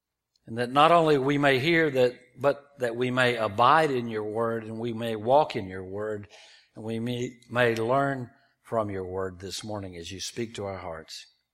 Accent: Thomasville, Georgia, United States; But I am from Thomasville, and that's not far from Tallahassee, so that tells you about which team I was hanging out with.

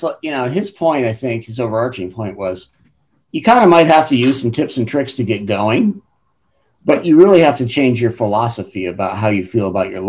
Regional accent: New England, United States; growing up in New England too, the Northeast, it's like, it's preached that you have this New England work ethic

